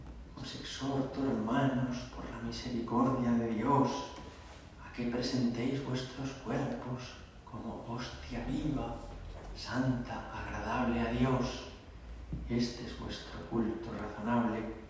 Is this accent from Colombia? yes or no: no; Madrid, Community of Madrid, Spain; Vivimos en Madrid, somos madrileños, somos españoles